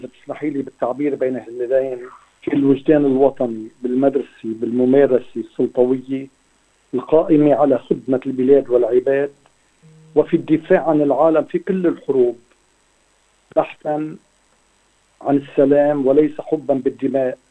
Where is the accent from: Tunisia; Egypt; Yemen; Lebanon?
Lebanon; نحن الجزور من تنورين إلى اللؤلؤ إلى الديمان وإلى كفر زينة وإلى أستراليا، والإنسان هو ابن البيئة. أنا ابن لبنان في النهاية،